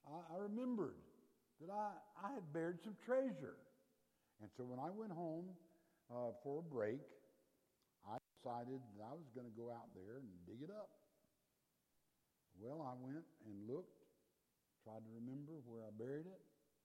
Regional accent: Lake City, United States; As many of you know, I grew up in Lake City

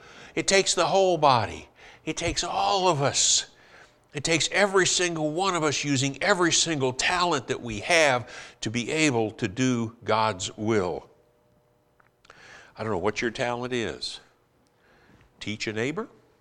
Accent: United States; I'm a Christian first and I'm American second

